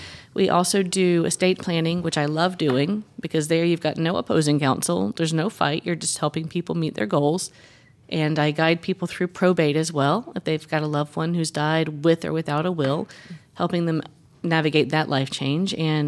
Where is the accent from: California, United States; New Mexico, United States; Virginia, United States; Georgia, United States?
Georgia, United States; Lawrenceville; I grew up in Lawrenceville. I was born in Valdosta, but I grew up in Lawrenceville. My parents still live in the same house they bought in, I think it was 1980, 81, in Forest Hills.